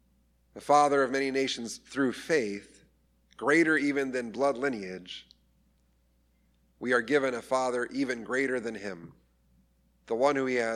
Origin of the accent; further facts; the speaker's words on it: Scotland, United Kingdom; now in California, United States; See, I'm also a Californian, not just a Scotsman.